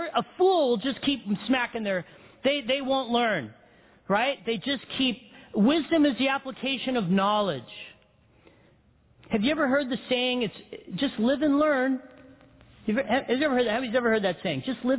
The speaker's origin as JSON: {"language": "English", "town": "Big Bear", "region": "California", "country": "United States", "tie": "born or raised there", "said": "I'm a hick from Big Bear. I grew up in Big Bear. I grew up a partier."}